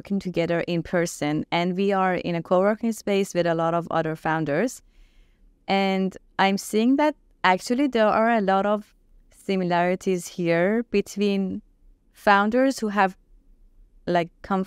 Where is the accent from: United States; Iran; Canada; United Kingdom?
Iran; for example, I come from Iran